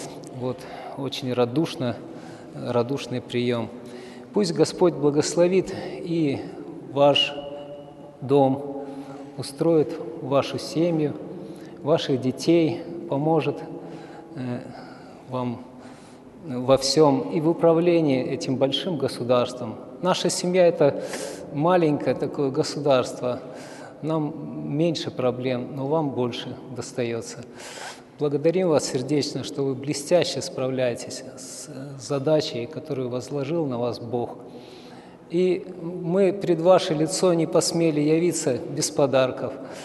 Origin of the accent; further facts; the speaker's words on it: Sakha Republic, Russia; Мы приехали издалека сюда, из Якутии. Живем в сельской местности